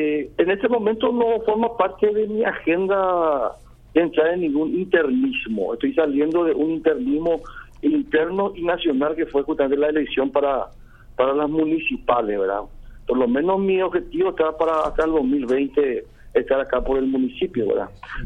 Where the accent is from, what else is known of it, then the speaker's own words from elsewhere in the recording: Paraguay; Primero como paraguayo, como ciudadano normal